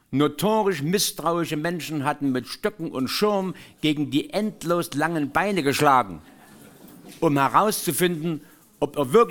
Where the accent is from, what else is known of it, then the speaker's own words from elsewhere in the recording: Zwickau, Saxony, Germany; wohnt in meiner Heimatstadt Zwickau im Haus gegenüber